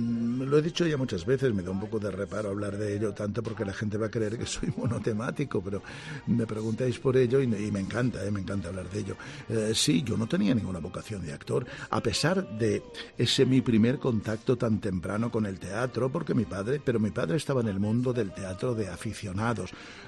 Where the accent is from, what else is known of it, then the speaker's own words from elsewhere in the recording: Mollet del Vallès, Catalonia, Spain; Llegábamos al teatro del centro parroquial de Mollet. Estamos hablando de los 8 o 9 años míos.